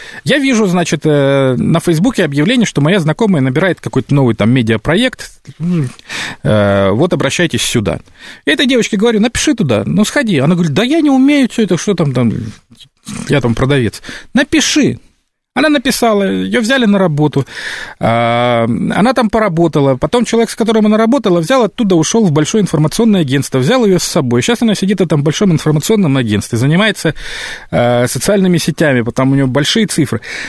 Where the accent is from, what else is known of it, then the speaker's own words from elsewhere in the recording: Murmansk Oblast, Russia; now in Moscow, Russia; я тоже приехал в Москву из понаехавший. Я из Мурманской области приехал.